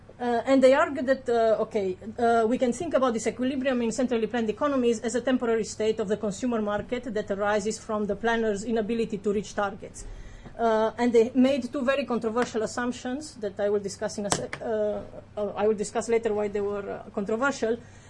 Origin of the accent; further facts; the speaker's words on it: Romania; now in United States; And I'm from Romania, and I was born under under the planned system, and I have very good experience and very well-developed skills of queuing.